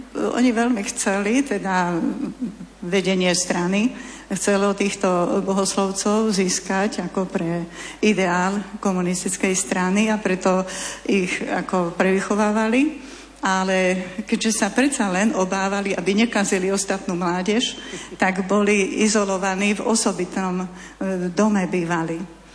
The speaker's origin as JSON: {"language": "Slovak", "town": "Norovce", "region": "Nitra Region", "country": "Slovakia", "said": "Pochádzam z malej dediny Norovce v okrese Topolčany."}